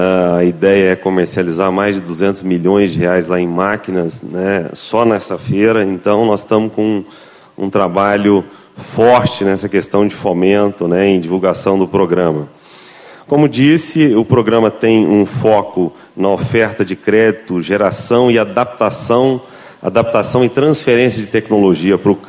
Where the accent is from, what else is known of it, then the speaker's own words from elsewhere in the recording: Minas Gerais, Brazil; now in Brasília, Brazil; apesar de estar lá em Brasília, eu sou mineiro, né, conheço bastante esse estado